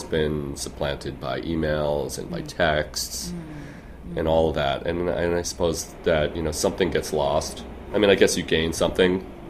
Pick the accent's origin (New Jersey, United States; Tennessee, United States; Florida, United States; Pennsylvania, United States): New Jersey, United States; South Orange; Well, I was born in Jersey City. And right around high school time, a little before, we moved out to South Orange, which is in Essex County, which is only 20 or 30 minutes away from the city.